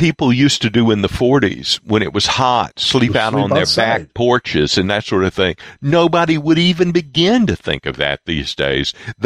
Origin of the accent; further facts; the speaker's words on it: the South, United States; And I grew up in the South, at the tail end of Jim Crow South.